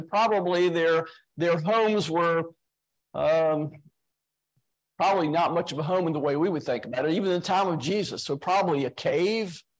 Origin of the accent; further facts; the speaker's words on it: United States; I grew up in Allegheny County, so it might have been in Smithfield or over in Suffolk and a little part of Holland, or over in the Franklin area or Cortland.